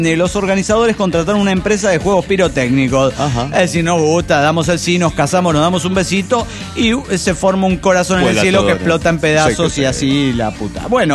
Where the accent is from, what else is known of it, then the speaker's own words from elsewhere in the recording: Cochabamba, Bolivia; de Cochabamba, Bolivia.